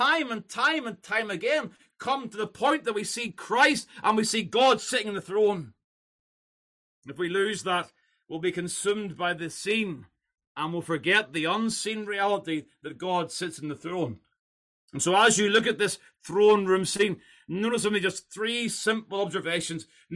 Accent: United Kingdom; we, as a British citizen still, I can still talk about my Queen, the Queen that sits on the throne in London.

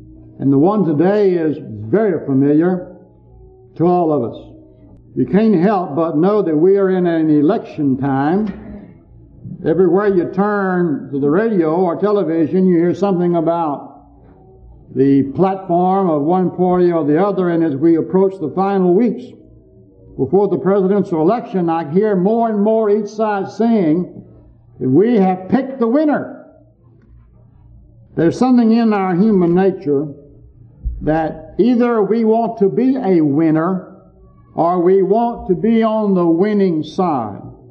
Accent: Texas, United States; And I say, well, I'm a Texan, so I hope Texas beats Oklahoma, but they lost.

